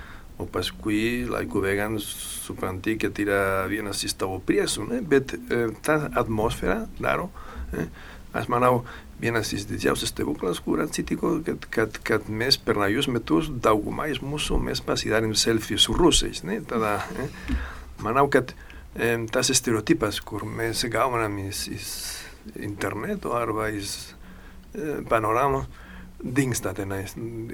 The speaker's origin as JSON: {"language": "Lithuanian", "country": "Spain", "second_language": "Lithuanian", "said": "Aš kaip ispanas visada"}